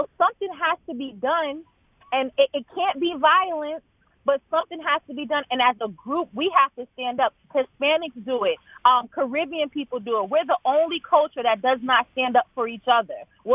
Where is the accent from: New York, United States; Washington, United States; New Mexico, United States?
New York, United States; now in Tampa, United States; I'm from New York. There's places here in Tampa.